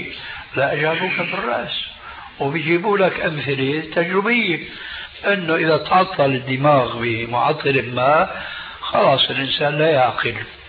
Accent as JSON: {"language": "Arabic", "town": "Damascus", "region": "Damascus Governorate", "country": "Syria", "said": "عندنا في دمشق ماء اسمه ماء الفيجة،"}